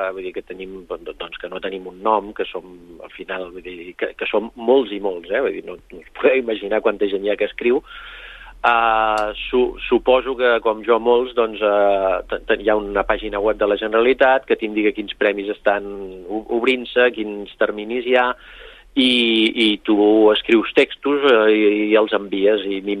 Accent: Castellar del Vallès, Catalonia, Spain; born there; la meva mare era amiga de la llevadora, d'una llevadora de Castellar, i ens va fer anar a néixer allà a tots quatre germans.

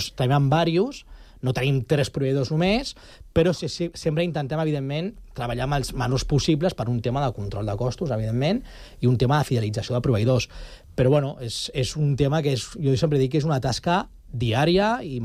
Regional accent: Catalonia, Spain; hi havia un repte de que som catalans

